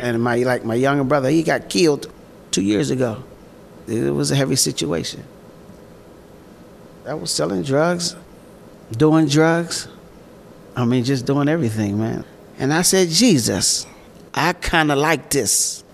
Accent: Rankin, Pennsylvania, United States; Born and raised in Rankin. I grew up in Hawkins Village in the projects, and it was like a big family.

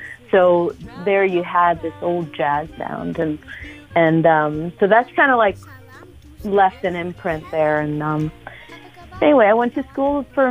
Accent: Dominican Republic; also born or lived in Jersey; I was born in Jersey. I moved to Dominican Republic with my mom. I was raised there for quite a few years

